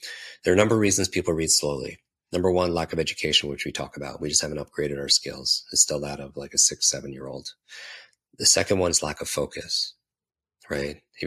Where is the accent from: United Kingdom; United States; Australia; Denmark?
United States; New York; I can't because I'm from New York.